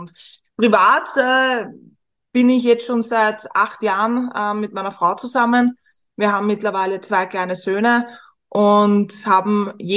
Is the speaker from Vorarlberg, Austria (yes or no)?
no; Vienna, Austria; Ich bin Singer-Songwriterin, also auch Digital Creatorin, Veranstalterin aus Wien.